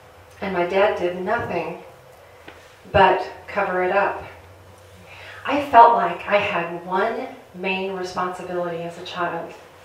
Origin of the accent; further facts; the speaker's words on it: Illinois, United States; Well, I grew up outside of Chicago